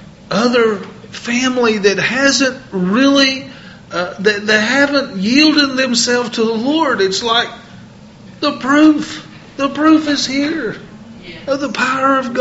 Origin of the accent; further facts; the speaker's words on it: Missouri, United States; moved away as an adult; now in Oklahoma, United States; I moved from Missouri to Oklahoma as a young man. And as a young man on the job, anytime I'd done something that they thought was a little bit less than just complying with their wishes, they called me a hard-headed Missourian.